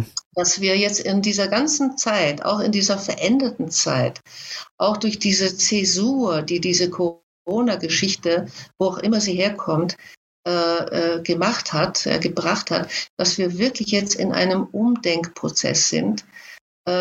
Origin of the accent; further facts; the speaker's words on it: Hamburg, Germany; Aber bei uns zu Hause zum Beispiel, ich komme ja aus Hamburg